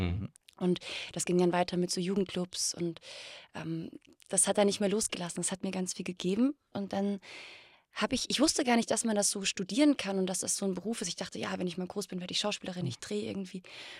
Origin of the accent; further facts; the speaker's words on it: Rhineland-Palatinate, Germany; Nee, ich komme aus der Pfalz.